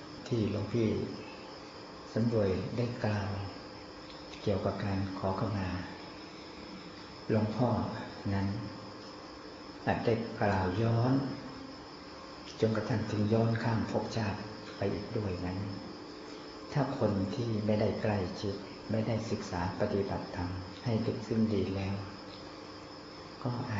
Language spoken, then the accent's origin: Thai; Buriram, Thailand; หลวงพ่อเกิดที่จังหวัดบุรีรัมย์ก็อยู่บ้านก็ใกล้ท้องไร่ท้องนา